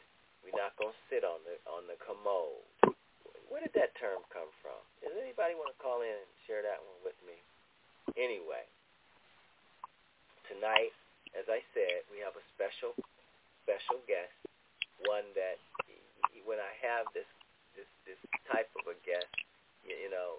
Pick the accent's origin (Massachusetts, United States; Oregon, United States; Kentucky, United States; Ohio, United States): Ohio, United States; now in New Jersey, United States; my home state of Ohio, New Jersey, where I reside now